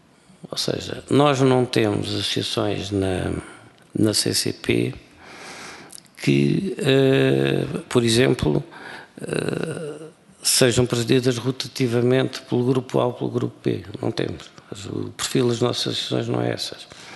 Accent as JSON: {"language": "Portuguese", "region": "Alentejo", "country": "Portugal", "said": "Eu sou alentejano, portanto sou um bocado lento nestas coisas"}